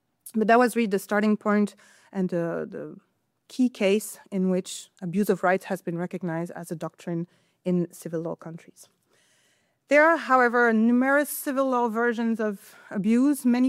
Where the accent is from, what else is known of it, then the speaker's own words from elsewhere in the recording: Belgium; now in Edinburgh, United Kingdom; As you can tell, either by my accent or my name, I'm not from the UK. I'm from Belgium, so from a civil law country, despite the fact that now I've moved to Edinburgh.